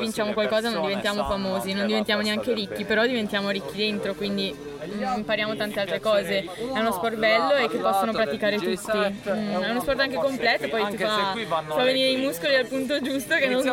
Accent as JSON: {"language": "Italian", "town": "Venice", "region": "Veneto", "country": "Italy", "tie": "born or raised there", "said": "Io abito proprio qui, al Lido di Venezia. Sono originaria di qui, però ultimamente, ovvero da 8 anni, vivo negli alberghi in giro per il mondo."}